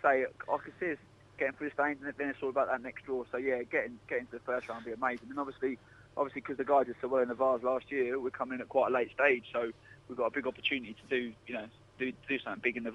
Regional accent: Cambridge, East of England, United Kingdom; I come from Cambridge

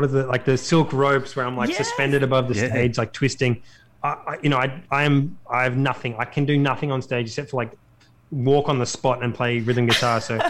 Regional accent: Australia; accent: Australian; people can understand my Australian accent

